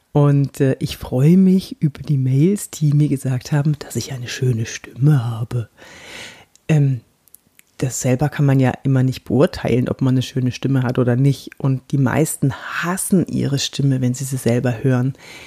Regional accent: Bavaria, Germany; accent: Franconian; Ja, da hatte ich auch noch einen ganz schlimmen fränkischen Akzent. Ich komme ja aus Franken und da redet man ja so.

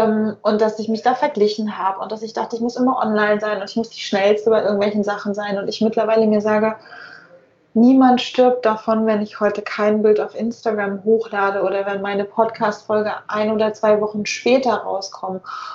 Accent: Germany; born there; Ich bin ja in der DDR geboren, in der ehemaligen.

